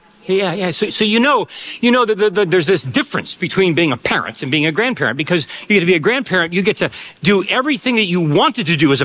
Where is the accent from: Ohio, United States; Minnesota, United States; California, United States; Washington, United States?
Ohio, United States; I'm, you know, for full disclosure, I grew up in Ohio. I'm the youngest of four sons.